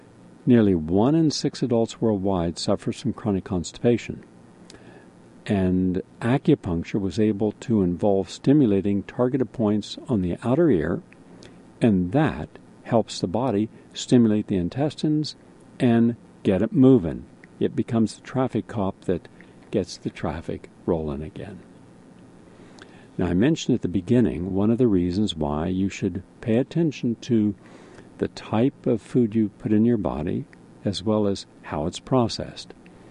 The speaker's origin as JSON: {"language": "English", "region": "the South", "country": "United States", "said": "I'm from the South. We love rutabaga down there, and yams, and sweet potatoes, and parsnips, and turnips."}